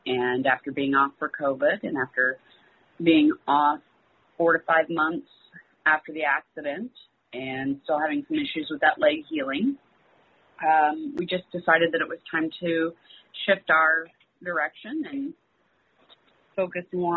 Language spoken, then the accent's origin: English; Litchfield, Illinois, United States; We grew up here in Litchfield. It was always in our backyard, but it was never something we talked about, not in school or anything.